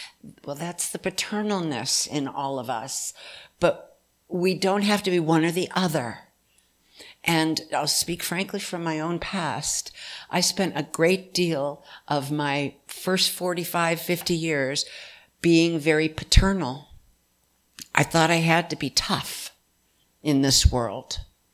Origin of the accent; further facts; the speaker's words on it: Hot Springs, Arkansas, United States; I come from Hot Springs, for some of you who don't know me.